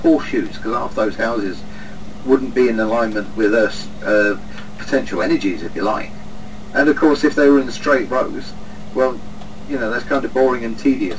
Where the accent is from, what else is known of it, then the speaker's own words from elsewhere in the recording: England, United Kingdom; The housing estate I grew up on in England was named after the counties of the country.